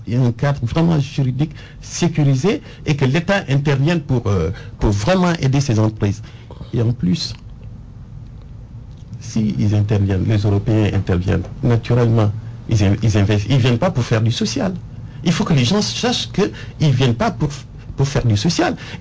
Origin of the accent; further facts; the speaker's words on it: Tambacounda, Senegal; je suis natif de Tamba